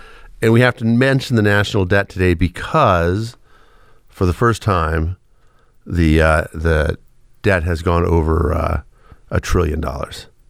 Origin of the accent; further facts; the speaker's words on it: Galveston, Texas, United States; which full disclosure is my hometown of Galveston, Texas, where I grew up.